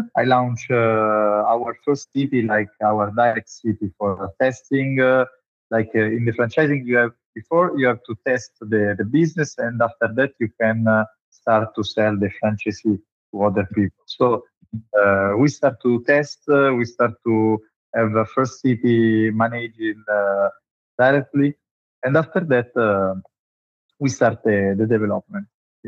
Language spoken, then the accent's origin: English; Italy; English is a second language; I come from Italy where the scooter there isn't in that time.